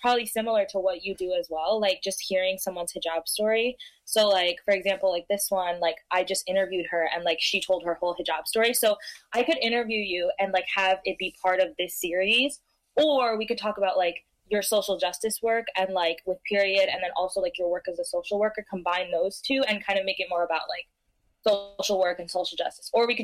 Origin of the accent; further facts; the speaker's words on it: New York, United States; And yeah, I'm from the New York area.